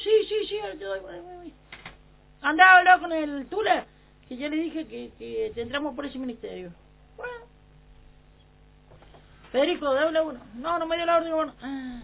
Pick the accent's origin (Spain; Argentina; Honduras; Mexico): Argentina; San Luis; Soy argentina.